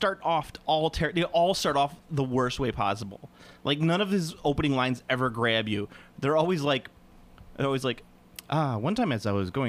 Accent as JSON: {"language": "English", "region": "New England", "country": "United States", "said": "Like I'm from New England. Don't hit me. Kind of."}